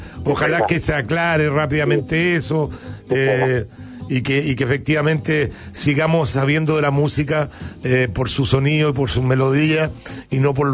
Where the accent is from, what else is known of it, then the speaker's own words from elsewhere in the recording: Chile; yo creo que lo menos que podemos hacer como chilenos es agradecer una trayectoria como la tuya.